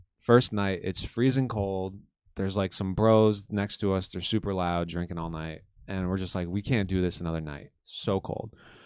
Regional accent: Canada; born there; I was born in Canada.

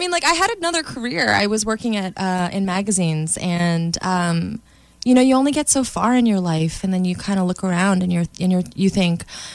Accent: New York City, New York, United States; I grew up in Lower Manhattan. I grew up a block away from the World Trade Center.

